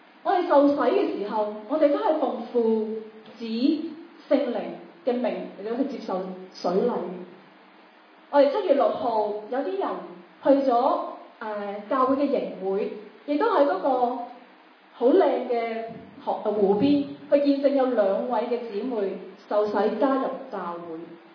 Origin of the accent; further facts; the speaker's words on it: Macau; first language yue; Chinese is a second language; 我们可能是来自于香港，其实我不是香港人，我应该正确来讲是澳门人。